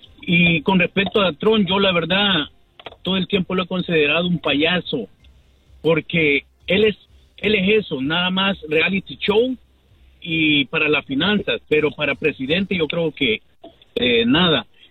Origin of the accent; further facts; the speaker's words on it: El Salvador; Con todo orgullo, soy salvadoreño.